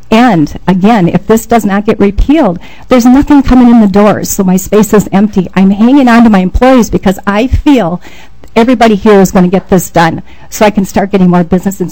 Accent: Minnesota, United States; I believe I'm a Minnesotan

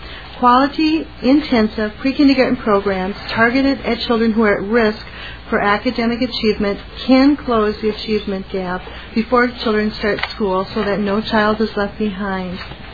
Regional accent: Bloomington, United States; I'm from Bloomington.

